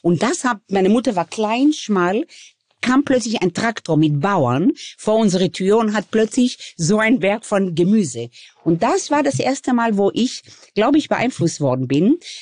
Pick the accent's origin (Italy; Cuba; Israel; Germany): Israel; Ich bin ja wirklich in Israel mit Sandhügel aufgewachsen.